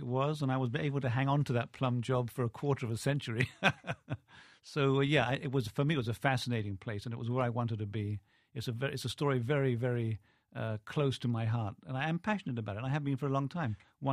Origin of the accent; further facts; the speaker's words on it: England, United Kingdom; except being English, I can't actually meet people unless I'm introduced to them first.